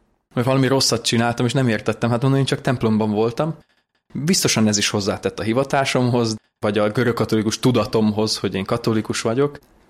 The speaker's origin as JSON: {"language": "Hungarian", "region": "Zakarpattia Oblast", "country": "Ukraine", "also_born_or_lived": "Lutsk", "said": "Kárpátaljáról érkeztem, viszont nem Kárpátalján születtem. Vegyes házasságból származom, édesapám ukrán, édesanyám kárpátaljai magyar, és én még akkor születtem, amikor a szüleim Luck városában éltek"}